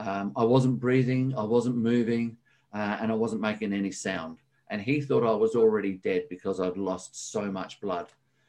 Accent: Scotland, United Kingdom; born there; I have an English background. I'm a Scotsman by birth.

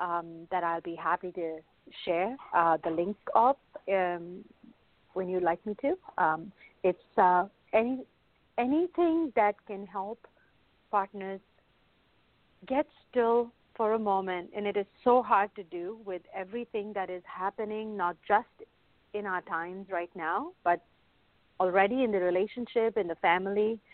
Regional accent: India; right from the time that I was a little girl growing up in India

